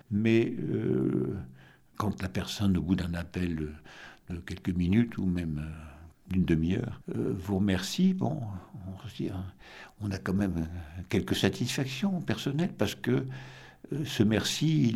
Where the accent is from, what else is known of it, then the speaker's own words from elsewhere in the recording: Armentières, Hauts-de-France, France; Il se fait que je suis d'Armentières d'origine